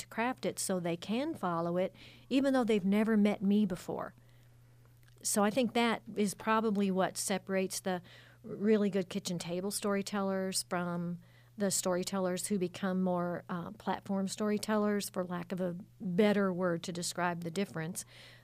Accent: Kentucky, United States; Yes, I am. I grew up in Meade County.

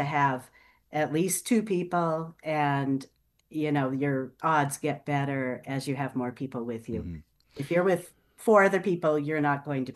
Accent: Seattle, Washington, United States; I grew up in the Seattle area. And when my parents divorced when I was nine, my dad didn't know what to do with my sister and me on his Sunday afternoons. So he took us to Mount Rainier

